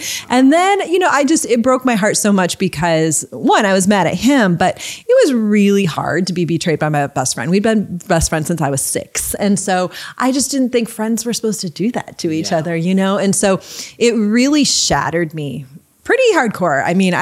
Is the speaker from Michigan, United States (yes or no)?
yes; Michigan, United States; Yeah, well, I'm a Midwest girl. I grew up in Michigan and I grew up on a small little inland lake called Higgins Lake. So I'm a water girl through and through.